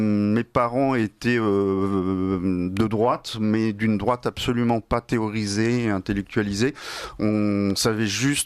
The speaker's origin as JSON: {"language": "French", "region": "Normandy", "country": "France", "said": "elle vient du fait que je suis normand"}